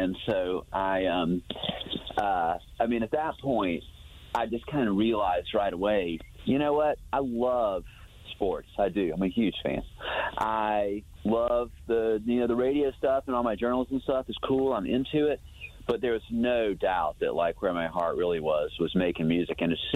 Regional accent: Atlanta, Georgia, United States; I grew up in Atlanta

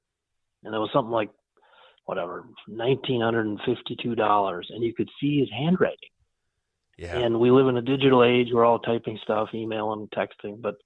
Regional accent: Benson, United States; And I remember in my hometown of Benson, we had a Memorial Day parade, and when I was in high school, I played in the marching band.

